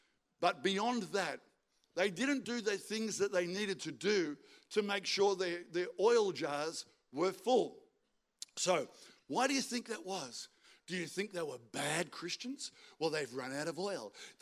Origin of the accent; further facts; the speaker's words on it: Albury, New South Wales, Australia; when I was a kid, I grew up in Albury, it's hot.